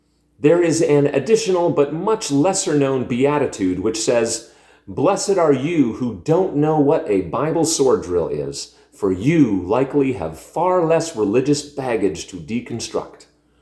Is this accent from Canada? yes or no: yes; Stony Plain, Alberta, Canada; was really close to my hometown in Stony Plain.